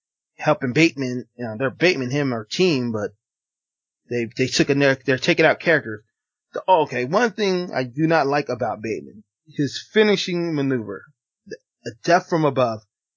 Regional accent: Las Vegas, Nevada, United States; I'm from born and raised in Las Vegas, Nevada, and we don't like Duke University

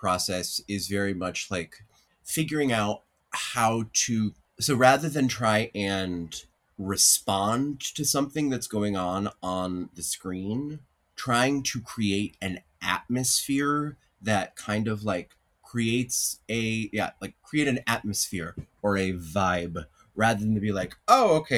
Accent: Glens Falls, New York, United States; the place where I grew up in Glens Falls, New York, upstate New York, we lived close to I-87

